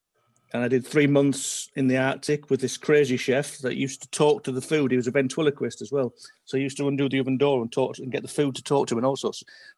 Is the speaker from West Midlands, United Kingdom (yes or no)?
no; Hull, Yorkshire and the Humber, United Kingdom; when I came from Hull